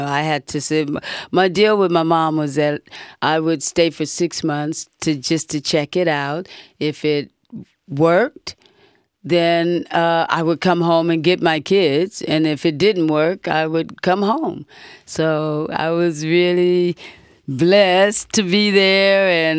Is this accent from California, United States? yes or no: yes; Los Angeles, California, United States; I grew up in South Central L.A., which we call Watts back then. It's still Watts now.